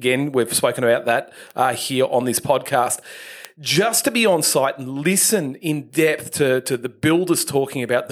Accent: Queensland, Australia; We're from the Sunshine Coast. For those that don't know, it's about 100 kilometres north of Brisbane City

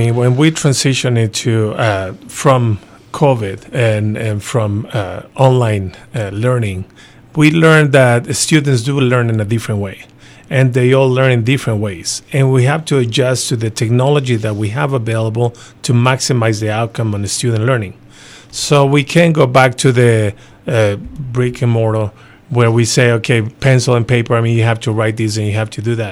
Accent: Ecuador; now in United States; I'm actually originally from Ecuador, South America, and I did come to the States to go to school, came to school here, and ended up loving the system.

